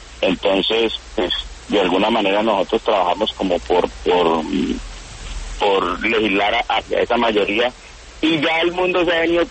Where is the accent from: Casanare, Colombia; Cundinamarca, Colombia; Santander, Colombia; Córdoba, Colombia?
Casanare, Colombia; decidí regresar a mi pueblo, a mi departamento, el departamento de Casanare